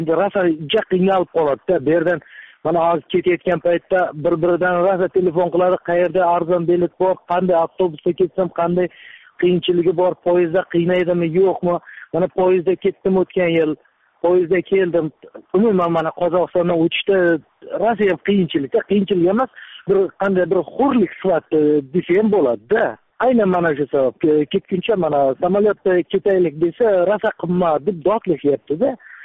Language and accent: Uzbek; Samarkand, Samarkand Region, Uzbekistan; now in Moscow, Russia; Men Samarqanddan.